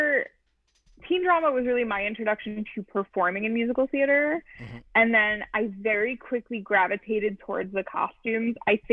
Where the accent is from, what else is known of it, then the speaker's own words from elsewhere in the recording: New York, United States; I don't know what blinders I had on as a kid growing up in New York, going to Broadway shows